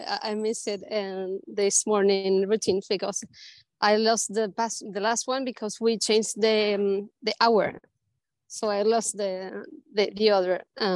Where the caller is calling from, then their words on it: Chile; English is a second language; Hello, everyone. I'm from Chile.